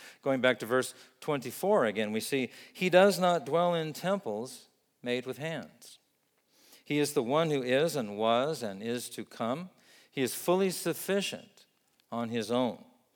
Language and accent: English; Vietnam; I think of an example of that from where I grew up in Vietnam.